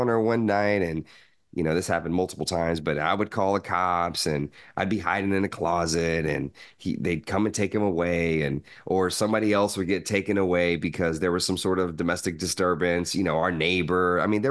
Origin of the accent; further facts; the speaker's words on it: Shreveport, Louisiana, United States; So I was born in Shreveport, Louisiana. Like I said, my father wasn't in my life. He left when I was 9 months old. early and you know, for the first 9 years of my life, I lived in Louisiana